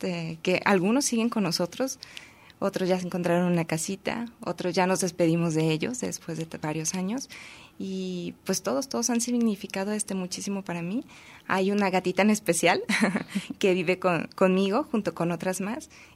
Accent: Magdalena, Jalisco, Mexico; soy de Magdalena, Jalisco, de hecho, soy de un pueblo que se llama Magdalena, Jalisco. Allá crecí, allá me crié

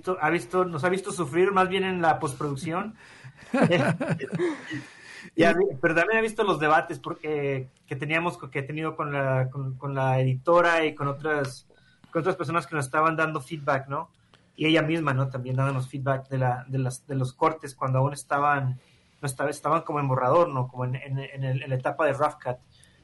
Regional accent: Chihuahua, Mexico; yo soy de Chihuahua

